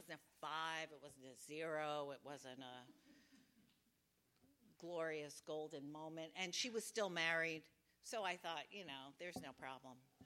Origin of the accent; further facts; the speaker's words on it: New York, United States; I grew up in Carnegie Hill when it was called the DMZ. It was not chic, it was not gentrified